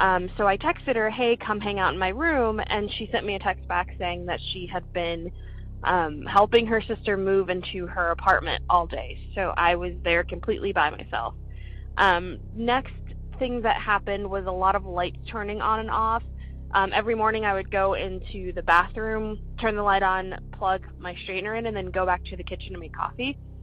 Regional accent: Chicago, Illinois, United States; I'm from Chicago, Illinois.

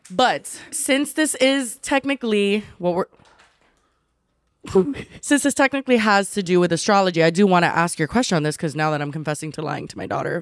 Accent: Miami, Florida, United States; I was born and raised in Miami, but.

